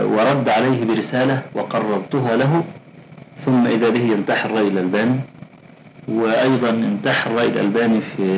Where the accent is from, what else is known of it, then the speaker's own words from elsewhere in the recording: Egypt; مطبوعة طبعت حديثا عندنا في مصر